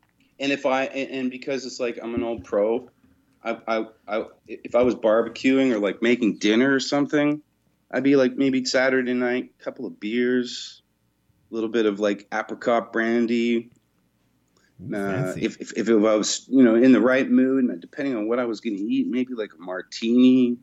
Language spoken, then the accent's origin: English; Ontario, Canada; Oh, man, I'm from Ontario. I'm a Canadian, a Canuck.